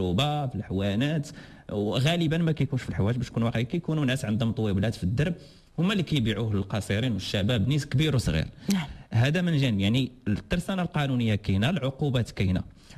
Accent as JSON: {"language": "Arabic", "country": "Morocco", "said": "اذا حنا كمغاربه وانا كفاعل حقوقي كنشوف"}